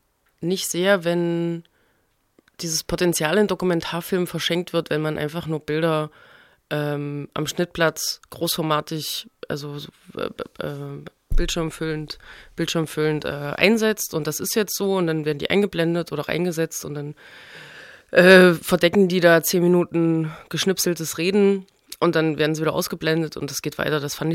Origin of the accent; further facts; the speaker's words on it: Leipzig, Saxony, Germany; Als Leipziger Filmemacherin